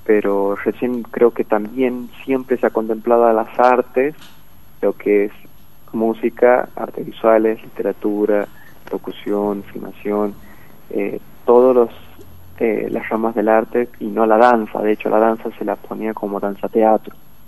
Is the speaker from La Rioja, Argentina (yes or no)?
yes; Villa Unión, La Rioja, Argentina; yo de hecho no soy de Capital, soy de Villa Unión.